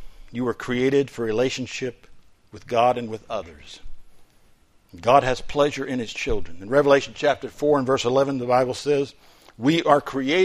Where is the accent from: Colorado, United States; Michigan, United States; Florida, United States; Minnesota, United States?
Florida, United States; I grew up in Florida and they were easy to get.